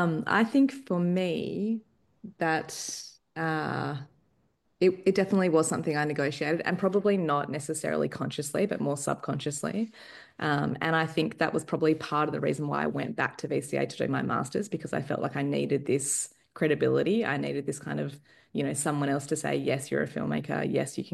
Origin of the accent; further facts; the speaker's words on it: Perth, Western Australia, Australia; now in Melbourne, Australia; I grew up in Perth, and left Perth and moved to Melbourne.